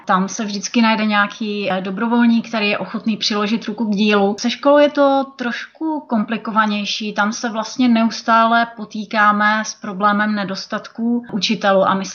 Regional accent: Bohemia, Czechia; moved away as an adult; Já jsem vlastně přijela z Čech, kde jsem měla profesi, kterou jsem milovala, v které jsem byla poměrně zaběhnutá.

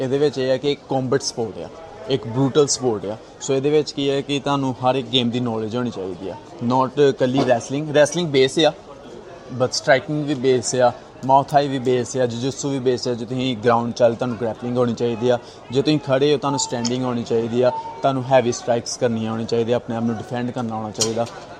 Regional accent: Miankot, Punjab, India; now in Melbourne, Australia; ਹਾਂਜੀ, ਮੈਂ ਤਾਂ ਪੰਜਾਬ ਤੋਂ ਆ, ਗੁਰਦਾਸਪੁਰ ਤੋਂ, ਪਿੰਡ ਸਾਡਾ ਮੀਆਂਕੋਟ ਆ ਤੇ ਇੱਥੇ ਮੈਂ ਆਇਆ ਸੀਗਾ 2022 ਚ ਅਗਸਤ ਮਹੀਨੇ ਐਂਡ ਅਪਰੋਕਸ ਮੈਨੂੰ 3 ਜਾਂ 3.5 ਸਾਲ ਹੋ ਚੁੱਕੇ ਆ।

